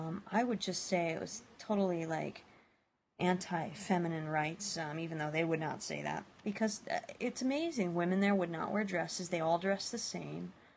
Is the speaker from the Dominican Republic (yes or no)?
no; Antibes, Provence-Alpes-Côte d'Azur, France; now in United States; I'm actually not from here. I was born in America, but when I was 5, my family bought a house in France. And I spent most of my life there. It's a town called Antibes.